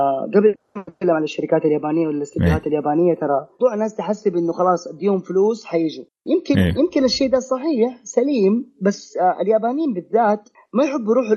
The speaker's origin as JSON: {"language": "Arabic", "country": "Saudi Arabia", "said": "مع تقدم سرعة الانترنت اللي موجودة عندنا في السعودية"}